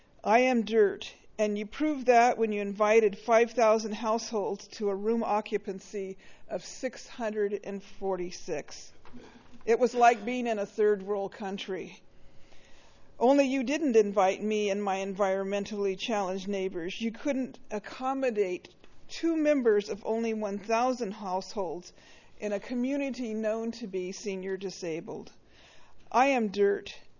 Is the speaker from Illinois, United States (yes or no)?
no; Los Osos, California, United States; When I say I'm from Los Osos, I am dirt, associated with poverty, the diverse class of people, and the last affordable housing in San Luis Obispo County.